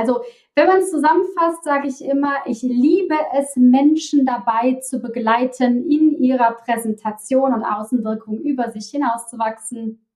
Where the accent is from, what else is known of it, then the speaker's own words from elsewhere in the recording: Cologne, North Rhine-Westphalia, Germany; accent: Cologne dialect; Da kommt auch mein Kölner Dialekt durch.